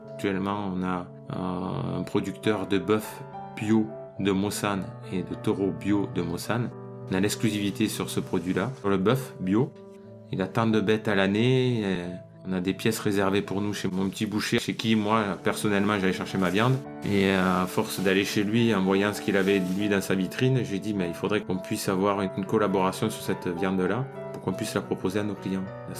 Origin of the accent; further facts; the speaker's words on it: Occitanie, France; je suis natif à côté de Narbonne.